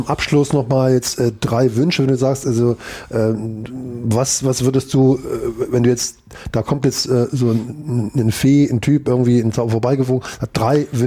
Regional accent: Gera, Thuringia, Germany; born there; Ich muss ja zugeben, ich bin auch in Gera geboren, ganz schlecht.

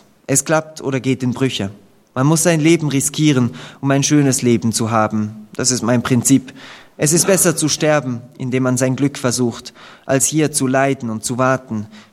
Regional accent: DR Congo; moved away; Ja, ich bin im Kongo aufgewachsen, aber ich verließ Kongo bereits in den frühen 90er Jahren, um nach Angola zu gehen.

